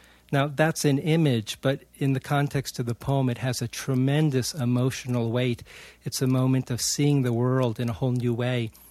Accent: China; English is a second language; when I was a teenager growing up in China, the one thing I wanted to do was to become a poet.

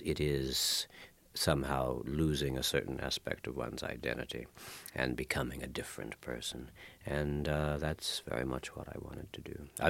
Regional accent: Indiana, United States; Smith, the sculptor, is from Indiana, and I'm from Indiana, and there's about six of us.

